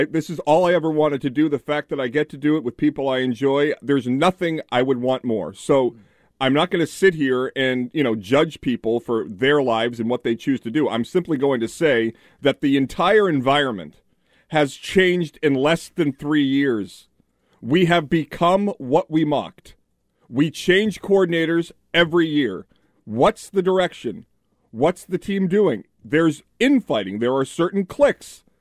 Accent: Dover, Massachusetts, United States; I grew up in Dover, Medfield Line. It was crazy. It was basically like living in Roslindale.

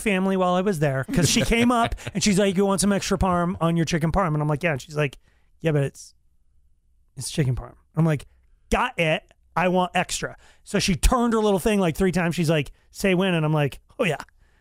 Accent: Longmont, Colorado, United States; And I remember growing up in Longmont, not having a lot of money, not having a Red Lobster, going, someday I'm going to go.

